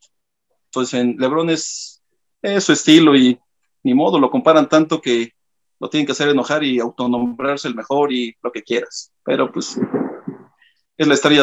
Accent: Azcapotzalco, Mexico City, Mexico; born there; Yo nací aquí en Azcapotzalco, en la colonia petrolera. … porque nací en la calle Cerro Azul 199, en la petrolera.

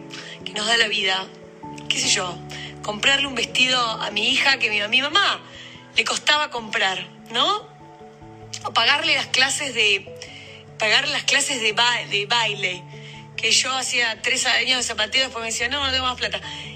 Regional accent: Argentina; porque yo le quiero mostrar a mi hija que yo soy argentina.

